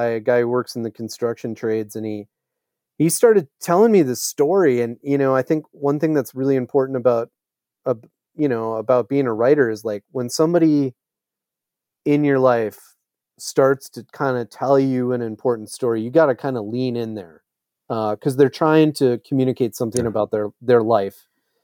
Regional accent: Eau Claire, Wisconsin, United States; I think it comes down to growing up in Eau Claire, Wisconsin

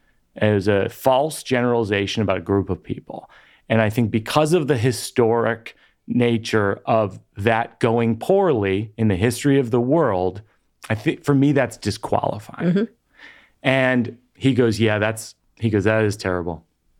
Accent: Massachusetts, United States; I'm from Central Massachusetts, and there's a lot of conservative folks who are from there.

